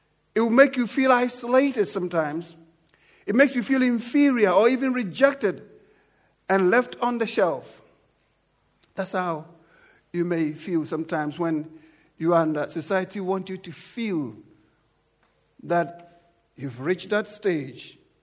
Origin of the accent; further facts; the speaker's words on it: United Kingdom; As it were, they are Europeans and we are British.